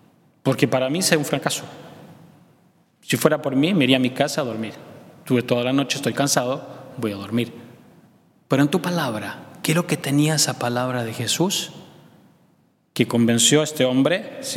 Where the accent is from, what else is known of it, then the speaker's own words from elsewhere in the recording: Magdala, Northern District, Israel; pero nosotros que somos aquí de Magdala sabemos que no son la misma persona